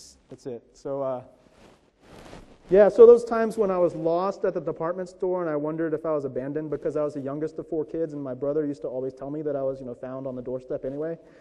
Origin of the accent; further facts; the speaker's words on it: East Cobb, Georgia, United States; my family, we grew up over in Cobb County, and the nearest mall to us when we were growing up in East Cobb was Cumberland Mall